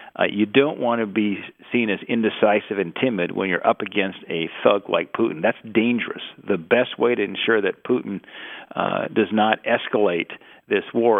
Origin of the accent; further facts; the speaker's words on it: Montana, United States; I remember growing up in Montana when I was going to school at Montana State.